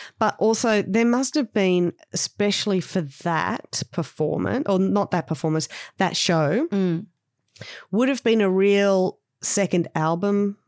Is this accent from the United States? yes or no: no; Sydney, New South Wales, Australia; I come from Sydney, New South Wales.